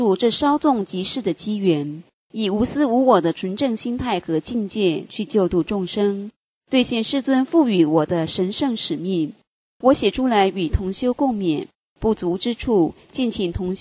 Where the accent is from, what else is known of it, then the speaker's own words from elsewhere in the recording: Northeast China, China; 我答道，我是东北人。